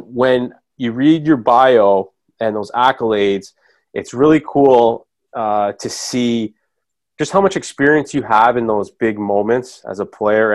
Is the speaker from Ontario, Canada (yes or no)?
yes; Toronto, Ontario, Canada; I grew up in the Toronto area